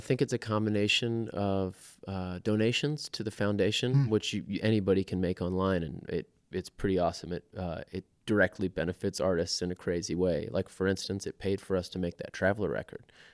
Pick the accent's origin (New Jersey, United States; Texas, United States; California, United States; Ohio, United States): Texas, United States; Houston; now in Austin, United States; Yeah, I'm from Houston, so I lived there maybe 6 years ago or something for about a year, and then went to Nashville, went to New York, ended up back in Austin